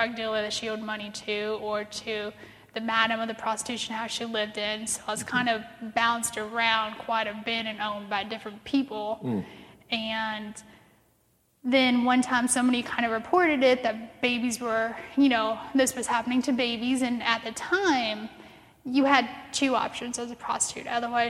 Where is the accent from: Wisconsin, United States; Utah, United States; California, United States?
California, United States; San Diego; born there; I was born in San Diego, California, and that's kind of the, you know, on the other coast, and you've got the ocean, the Navy base, and all of that stuff.